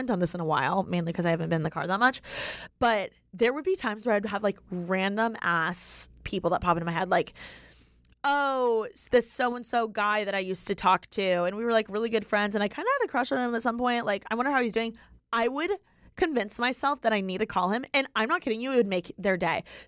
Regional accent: Indiana, United States; now in Los Angeles, United States; owning that I'm from Indiana, like owning that I'm not a nepotism baby, like whatever the case is. I feel like I used to think like moving

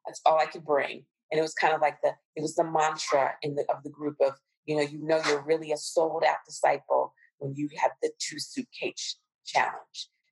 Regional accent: Cincinnati, Ohio, United States; I remember being in Cincinnati, which is my hometown

